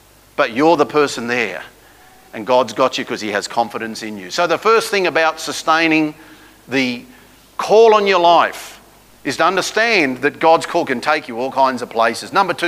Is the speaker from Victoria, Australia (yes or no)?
yes; Victoria, Australia; down in my home state of Victoria